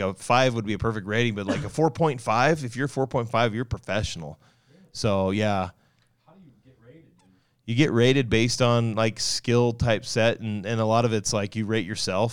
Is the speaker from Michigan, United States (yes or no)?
no; Washington, United States; I grew up in Washington, so we didn't know anything about hockey